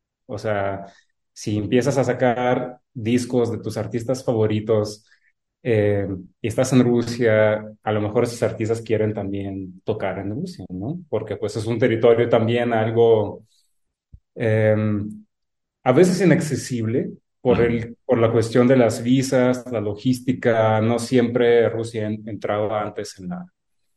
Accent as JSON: {"language": "Spanish", "country": "Belarus", "tie": "born there", "second_language": "Spanish", "said": "Como pueden ver, no soy mexicano. tampoco soy ruso. Yo nací en Bielorrusia."}